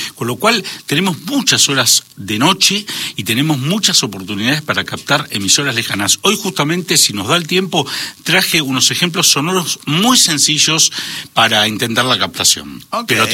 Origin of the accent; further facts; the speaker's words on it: Argentina; tenemos una posibilidad única los argentinos, especialmente quienes vivimos, sobre todo en la parte este de nuestro territorio